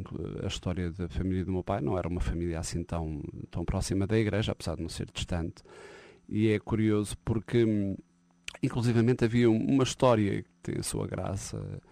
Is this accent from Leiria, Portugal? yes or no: yes; Alcobaça, Leiria, Portugal; Eu já tinha muita autonomia em Alcobaça, eu sou de Alcobaça.